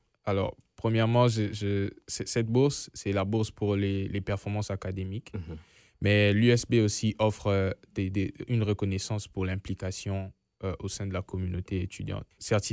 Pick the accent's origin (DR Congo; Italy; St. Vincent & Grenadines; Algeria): DR Congo; now in Winnipeg, Canada; Ça va faire 2 ans et quelques mois que je suis ici pour les études. Je viens de la République démocratique du Congo, comme vous l'avez dit. Et je suis arrivé directement ici à Winnipeg.